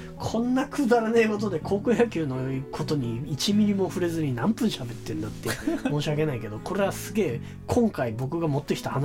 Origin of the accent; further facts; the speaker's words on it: Gunma, Japan; なんなんだ群馬と思ったね俺もう改めて故郷のことが